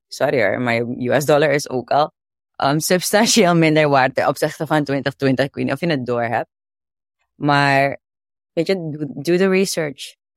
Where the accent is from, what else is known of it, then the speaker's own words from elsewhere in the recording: Suriname; Of wat voor voorbeeld willen wij volgen als Surinamers?